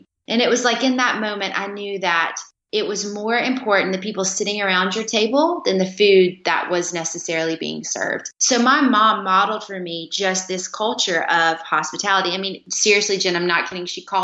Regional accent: Alabama, United States; I grew up in Southern Alabama. So hot summers, hot winters.

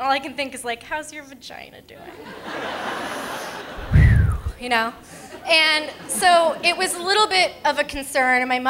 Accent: Palo Alto, California, United States; I grew up in Palo Alto, or as other people might like to call it, Palo Alto, which is a suburban area that's kind of sleepy, about 30 minutes south of San Francisco here

